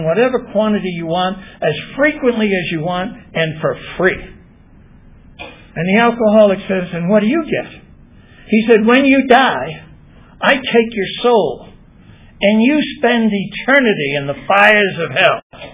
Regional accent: New York, United States; I'm from New York. We invented the hustle.

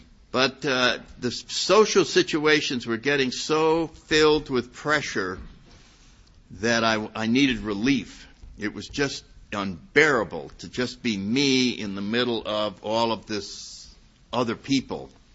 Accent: Connecticut, United States; I grew up in Connecticut. I went to good little schools.

